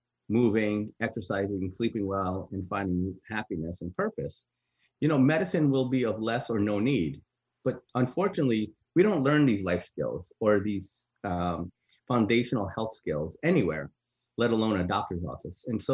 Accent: New York, United States; So I'm born and raised in New York, as I mentioned before. I grew up in the 1980s.

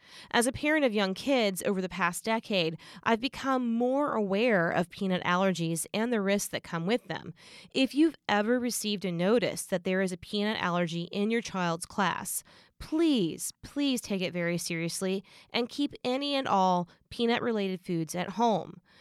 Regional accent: Southeast, United States; Growing up in the Southeast U.S., I always assumed that this was the major center for peanut production.

